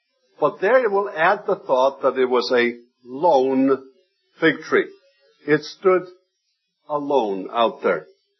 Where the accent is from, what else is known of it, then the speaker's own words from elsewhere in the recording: Faroe Islands; first language Faroese; English is a second language; In the Faroe Islands, back in my hometown, home country, my mother tongue is Faroese, it's not English.